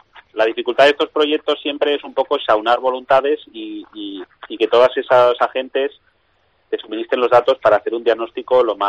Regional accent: Tudela, Navarre, Spain; now in Madrid, Spain; Y los que somos de Tudela, pues claro, estamos sensibilizados.

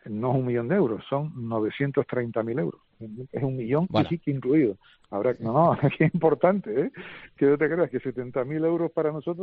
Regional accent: Tenerife, Canary Islands, Spain; yo como canario y como tinerfeño

